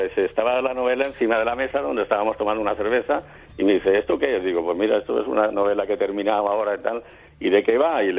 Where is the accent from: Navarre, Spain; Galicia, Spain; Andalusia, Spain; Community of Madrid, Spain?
Andalusia, Spain; Cádiz; Estaba destinado aquí en la zona de Cádiz, de donde soy